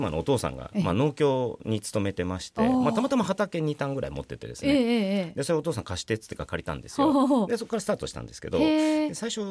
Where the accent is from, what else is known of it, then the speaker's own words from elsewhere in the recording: Miyakonojo, Miyazaki, Japan; 私宮崎県の都の城市っていうところ出身でして、畜産と焼酎の町みたいなところですけど、結構田舎なんで暇だったんですよね。